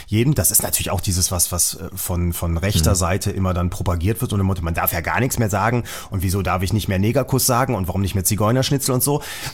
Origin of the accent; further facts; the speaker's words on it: East Germany, Germany; Das ist sicherlich aufgrund der DDR-Vergangenheit bei uns im Osten noch ein bisschen anders.